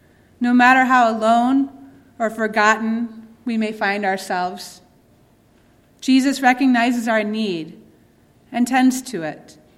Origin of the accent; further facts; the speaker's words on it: Georgia, United States; Barbara Brown Taylor, a preacher who comes from my home state, talks about life in rural North Georgia in the mountains where she lives.